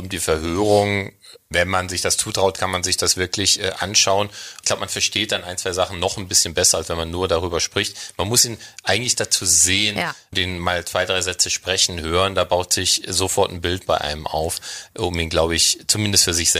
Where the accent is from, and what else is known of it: Germany; born or raised there; also born or lived in Switzerland